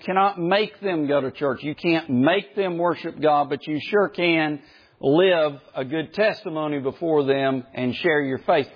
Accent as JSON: {"language": "English", "region": "the South", "country": "United States", "said": "Some people like to pronounce Eunice there, Eunice, but I'm from the South, so it's Eunice."}